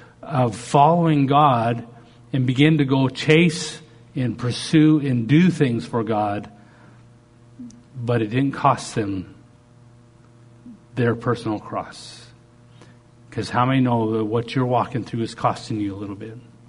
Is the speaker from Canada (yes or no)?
yes; Canada; I'm a Canadian boy.